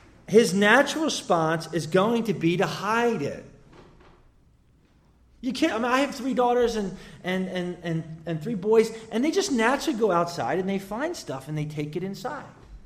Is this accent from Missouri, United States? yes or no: no; Philadelphia, Pennsylvania, United States; I'm from Philadelphia. So the Philadelphia Eagles won the Super Bowl last year.